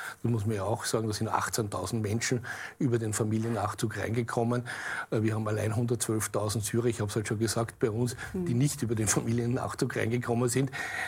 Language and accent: German; Austria; als typische Österreicher wissen wir, was für Aufregung war.